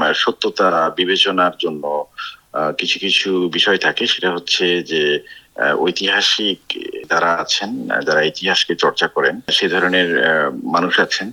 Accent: Bangladesh; আমি তো বাংলাদেশে জন্ম হওয়া একটি ছেলে, সেই সমাজেই আমি বড় হয়েছি

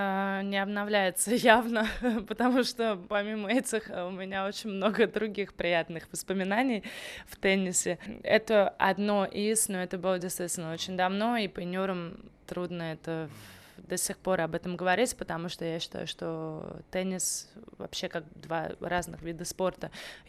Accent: Samara, Samara Oblast, Russia; moved away; Я из Самары, но как бы давно уже уехала.

